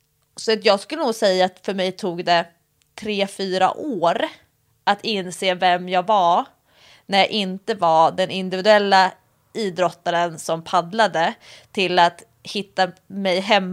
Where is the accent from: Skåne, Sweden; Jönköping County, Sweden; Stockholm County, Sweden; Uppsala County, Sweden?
Stockholm County, Sweden; Stockholm; also born or lived in Nyköping; när jag flyttade hem från Nyköping till Stockholm så kom jag till en stad som ju i och för sig där jag har hela min familj.